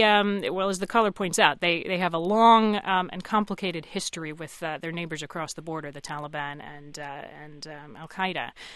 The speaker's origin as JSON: {"language": "English", "country": "United States", "said": "As a woman, not bad. As an American, it was very tough."}